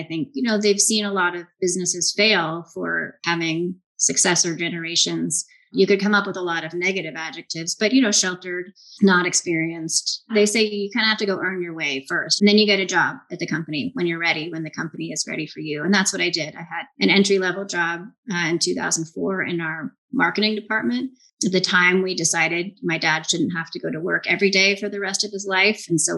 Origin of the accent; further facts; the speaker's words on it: Portland, Oregon, United States; I grew up in Mount Tabor. My parents have lived there my whole life. They're in the same house.